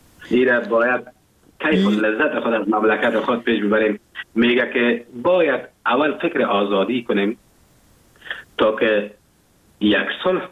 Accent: Afghanistan; now in Germany; وقتی که من اروپا آمدم آلمان آمدم

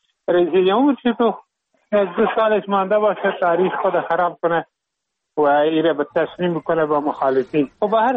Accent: Afghanistan

